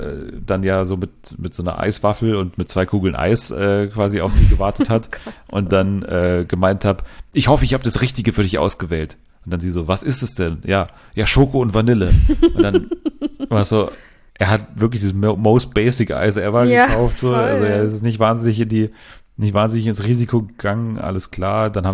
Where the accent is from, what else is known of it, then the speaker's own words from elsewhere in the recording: Munich, Bavaria, Germany; Ich komme aus München, genau, ja.